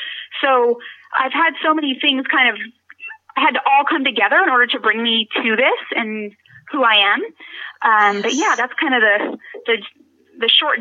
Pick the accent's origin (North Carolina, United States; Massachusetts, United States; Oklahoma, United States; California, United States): California, United States; now in Orange County, United States; I live in Orange County, California now, but I grew up in Northern California. My family is all from the East Bay area.